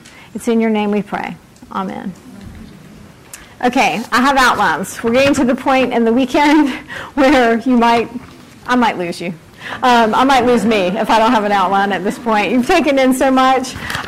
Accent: the South, United States; I'm from the South. We are very good at this.

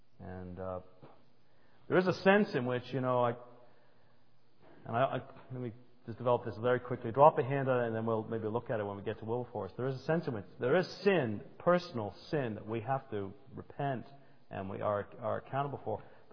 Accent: England, United Kingdom; growing up in England

